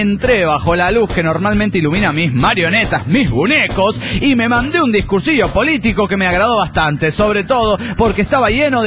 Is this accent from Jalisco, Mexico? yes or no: yes; Guadalajara, Jalisco, Mexico; de Guadalajara.